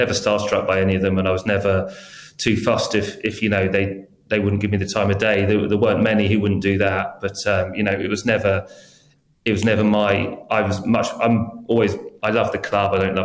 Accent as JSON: {"language": "English", "region": "England", "country": "United Kingdom", "said": "I said, no, I'm very English."}